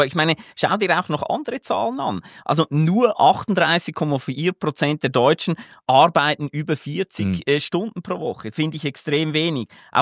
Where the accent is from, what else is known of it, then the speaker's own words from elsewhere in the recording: Switzerland; Ich meine, ich bin Schweizer